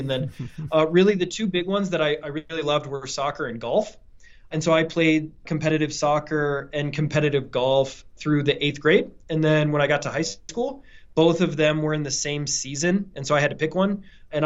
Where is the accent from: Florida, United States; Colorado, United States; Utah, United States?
Colorado, United States; Highlands Ranch; So I was born in Colorado. I'm from Highlands Ranch, Colorado. I was born and raised here.